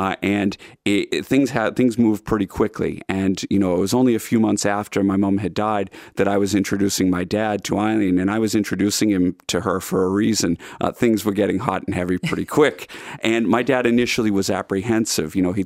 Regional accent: Boston, Massachusetts, United States; as a Bostonian, we tend to be kind of parochial.

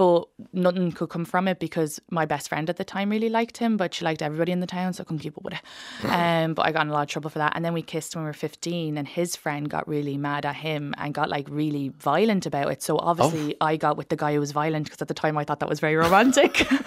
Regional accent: Leith, Scotland, United Kingdom; accent: Leith; also born or lived in United States; because people have always like your accent's so messed up because you lived in America, and I'm like, no, my accent was messed up before America.

